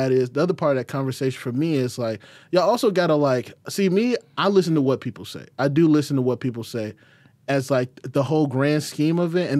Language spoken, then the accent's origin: English; Atlanta, Georgia, United States; Like, I'm from Atlanta. That's all we did in high school was rate women.